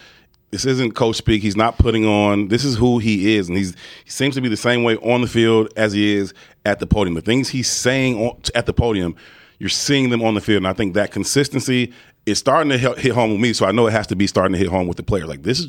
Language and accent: English; Chicago, Illinois, United States; Yeah, because I'm still a Chicagoan and I'm born and raised on the South Side, so I can rock a Sox hat.